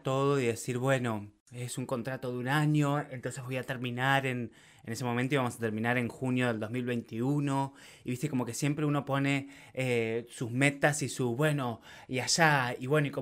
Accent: Santa Fe, Argentina; me fui a Santa Fe, a la casa de mis viejos, que yo soy de Doctoras, provincia de Santa Fe.

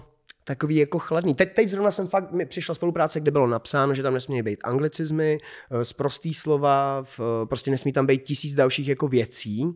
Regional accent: Prague, Czechia; já samozřejmě jsem cigán z Palmovky

